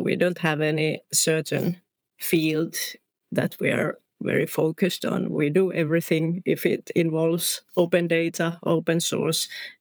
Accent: Finland; from Finland, living in Turku, which is a southwest Finnish town.

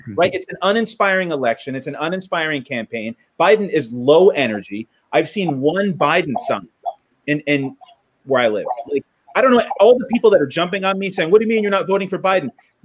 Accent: Long Branch, New Jersey, United States; My hometown of Long Branch, New Jersey had a Klan rally.

